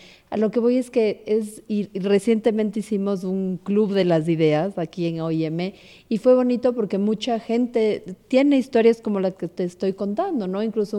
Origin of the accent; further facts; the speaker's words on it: Ecuador; Como ecuatorianos, la migración es casi parte de nuestro ADN.